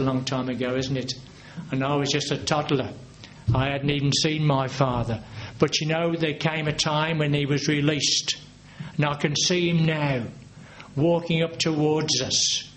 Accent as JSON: {"language": "English", "region": "England", "country": "United Kingdom", "said": "We're English. We're English."}